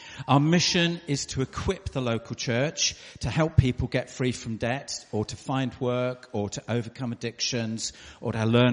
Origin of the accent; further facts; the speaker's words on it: Wales, United Kingdom; moved away as an adult; now in Southampton, United Kingdom; But I'm not from Yorkshire. You may have picked that up from my accent. Have a guess. Where am I from? I'm from the south, really. Yeah, so grew up in South Wales, but moved to Southampton as an adult. Been there for most of my life.